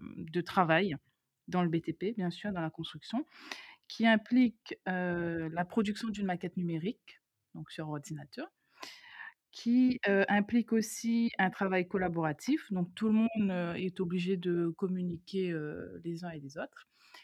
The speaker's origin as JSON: {"language": "French", "country": "Réunion", "said": "je suis rayonnaise, je pense qu'on doit l'entendre à mon accent. Donc, je préviens d'avance, tous les R, je ne les prononce pas. Donc"}